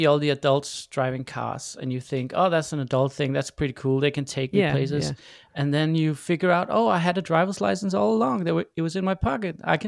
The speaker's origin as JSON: {"language": "English", "country": "Denmark", "second_language": "English", "said": "So we're from Denmark, and Denmark is a small country."}